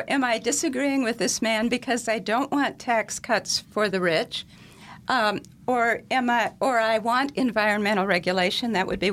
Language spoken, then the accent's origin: English; Minnesota, United States; My family, I'm from Minnesota. We are DFL.